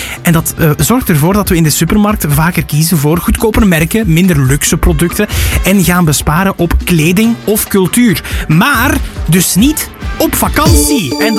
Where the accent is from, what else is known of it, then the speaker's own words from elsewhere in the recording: Flanders, Belgium; wij als Vlamingen